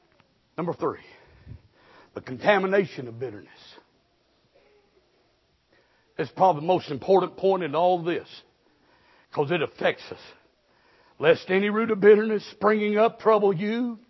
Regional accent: Texas, United States; Where I'm from in Texas, I was born in Lampasas County, had the Taylors.

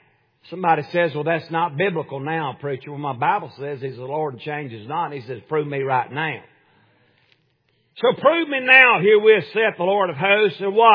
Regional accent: Tennessee, United States; I was raised in Middle Tennessee.

